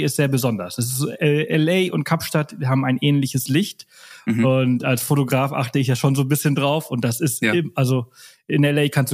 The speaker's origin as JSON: {"language": "German", "region": "Balearic Islands", "country": "Spain", "tie": "born or raised there", "said": "sind zurück in meine alte Heimat gezogen auf Mallorca."}